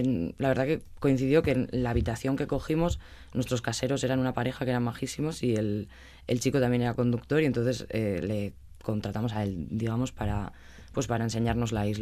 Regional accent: La Guardia, Spain; es que yo soy de La Guardia, entonces toda la gente de La Guardia me preguntaba como qué tal había ido

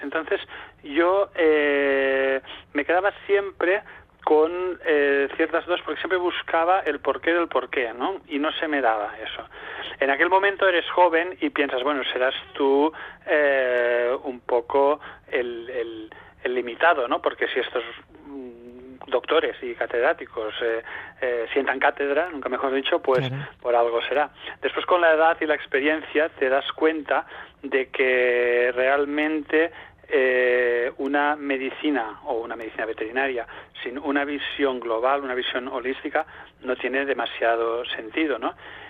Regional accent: Tortosa, Catalonia, Spain; now in Barcelona, Spain; Yo, aunque actualmente resido en Barcelona capital, vengo de Tortosa, del sur de Cataluña, de un medio rural

